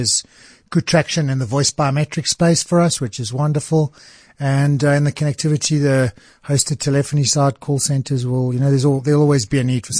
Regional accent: Cape Town, Western Cape, South Africa; we grew up in Cape Town in a, you know, we were three boys and my parents in a small three bedroom house.

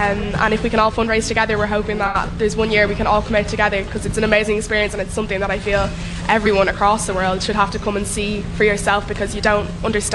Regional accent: Dublin, Leinster, Ireland; I'm 18, I'm from Dublin, and I'm at university at the minute

